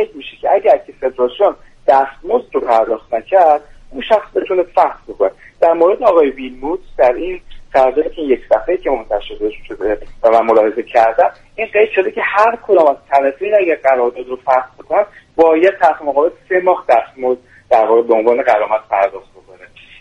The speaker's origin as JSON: {"language": "Persian", "country": "Iran", "said": "من به عنوان یک ایرانی اصلا چنین رویه‌ای رو نمی‌پذیرم"}